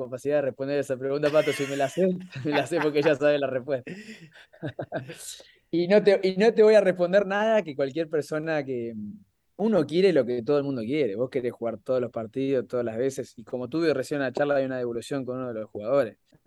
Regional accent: Santa Fe, Argentina; Pocas. Soy muy santafesino.

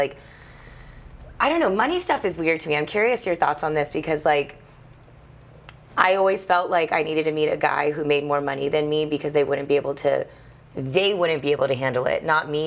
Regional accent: India; And I was shook as an Indian mom.

